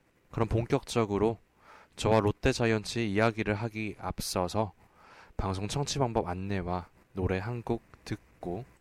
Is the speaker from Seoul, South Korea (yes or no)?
no; Busan, South Korea; 제 고향이 부산이기 때문입니다.